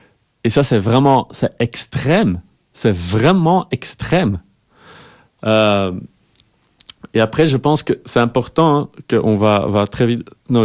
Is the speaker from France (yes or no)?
no; Flanders, Belgium; French is a second language; Ouais, je suis flamand d'ailleurs. Voilà. C'est la première fois que je parle de cet article en français.